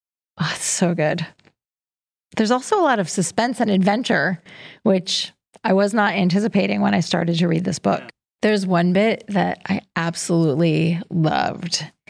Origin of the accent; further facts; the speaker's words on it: Newfoundland and Labrador, Canada; It was like this just moment of trust in being a Newfoundlander.